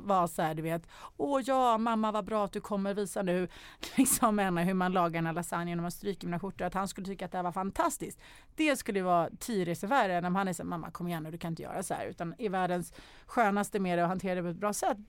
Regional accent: Sweden; Ja, och som svensk också tror jag, som vi är ändå ganska...

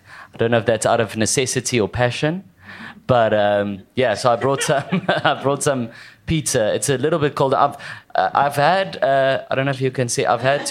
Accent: South Africa; I'm from South Africa, comedian.

